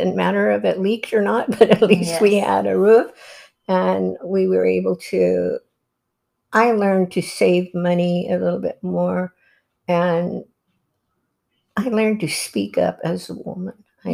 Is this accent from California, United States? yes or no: yes; Almedina, California, United States; I grew up in Almedina, California, in a little colony called La Colonia, and it was called Mapaloma. And we were raised there.